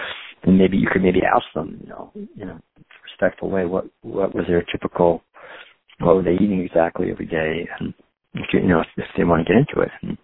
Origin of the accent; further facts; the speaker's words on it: Concord, Massachusetts, United States; Where I grew up in Concord, Massachusetts, April 19th is Patriots Day.